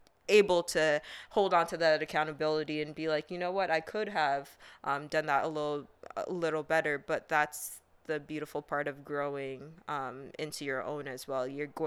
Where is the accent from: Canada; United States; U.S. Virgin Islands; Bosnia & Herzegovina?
Canada; Again, I just want to acknowledge that we're extremely privileged as me as a Canadian